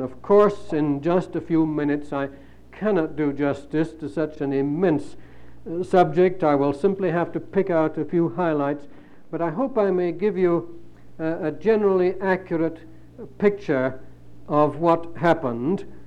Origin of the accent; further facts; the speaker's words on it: United Kingdom; I call him Augustine because that's the British pronunciation, and I'm British.